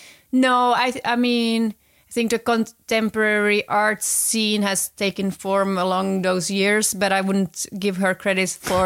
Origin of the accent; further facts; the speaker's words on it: Vaasa, Ostrobothnia, Finland; that's where I come from Vaasa.